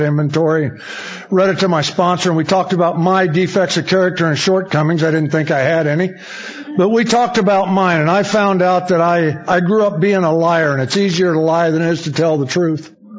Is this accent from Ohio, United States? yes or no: no; Danville, Illinois, United States; born there; I was born in Danville, Illinois, and I had great parents.